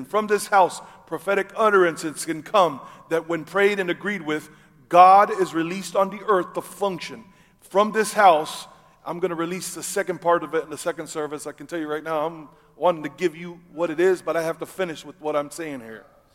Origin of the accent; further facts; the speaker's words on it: Texas, United States; also born or lived in Kansas City; I am from Kansas City and I grew up in West Texas as a cowboy.